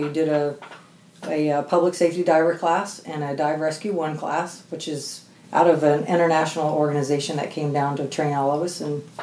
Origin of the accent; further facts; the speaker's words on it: Indianapolis, Indiana, United States; moved away as an adult; I was born and raised in Indiana, so I didn't grow up diving. I moved here in 97 from Indianapolis and got hired with the fire department in 2000.